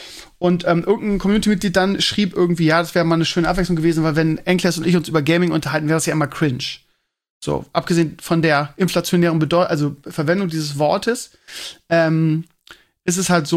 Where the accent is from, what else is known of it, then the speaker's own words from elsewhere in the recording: Scheeßel, Lower Saxony, Germany; Und in meiner alten Heimat in Schesel auch.